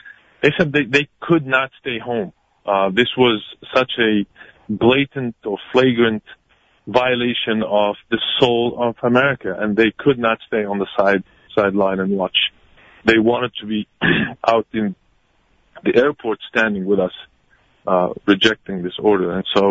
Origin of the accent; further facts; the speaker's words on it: Tunisia; now in United States; I'm originally from Tunisia